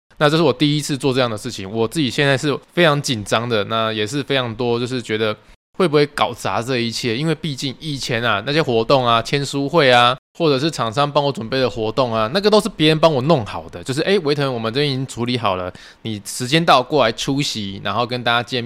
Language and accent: Chinese; Tainan, Taiwan; 那你知道我台南人嘛，台南人六日就是超爆干多人的